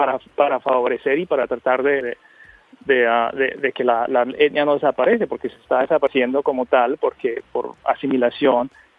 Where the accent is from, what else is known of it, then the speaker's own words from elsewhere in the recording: San Andrés and Providencia, Colombia; Todos primero somos isleños, después somos colombianos.